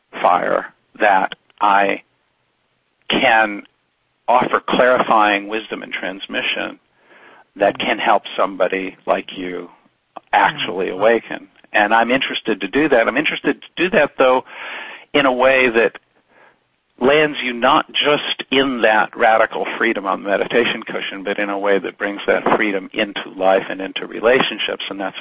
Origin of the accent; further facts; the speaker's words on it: Chicago, Illinois, United States; I grew up outside Chicago, and in fact, I attended the Renoir exhibition in 1972.